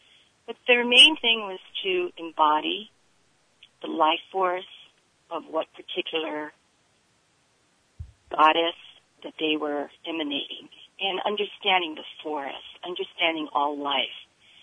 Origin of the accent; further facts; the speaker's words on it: Makaha, Hawaii, United States; I loved, and growing up in Makaha in the 50s was just fabulous.